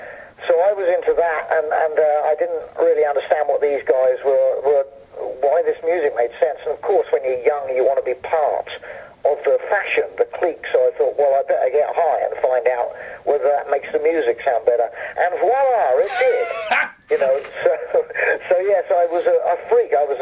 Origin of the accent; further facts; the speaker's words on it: South East England, United Kingdom; also born or lived in London; I grew up in the country, Surrey, in England, about 35 miles southwest of London. I was born in London, but I grew up in the country. So I have a very country background